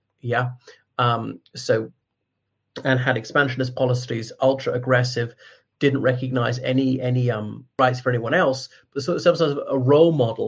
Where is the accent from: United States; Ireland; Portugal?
Ireland; from Ireland.